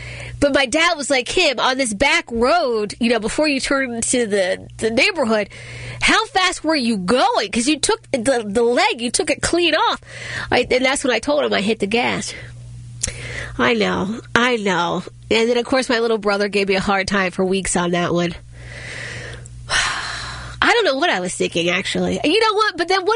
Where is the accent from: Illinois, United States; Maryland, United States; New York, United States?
Maryland, United States; Accokeek; And I grew up in Accokeek, Maryland.